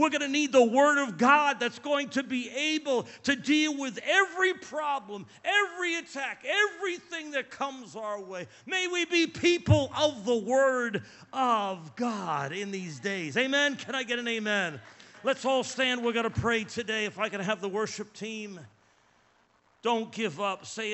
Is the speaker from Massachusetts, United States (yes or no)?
yes; Massachusetts, United States; born there; I was born in Massachusetts